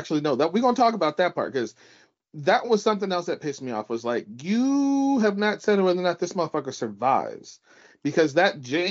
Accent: United States; So don't ask me, know. I'm an American.

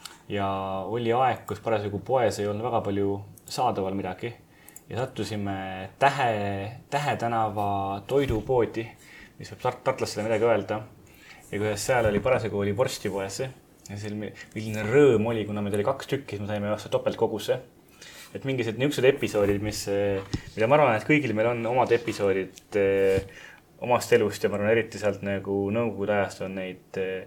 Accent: Tartu, Tartu County, Estonia; Kasvasin Tartus ja kui ma sündisin aasta 81, siis on esimesed 10 aastat oli veel kaunist nõukogude aega.

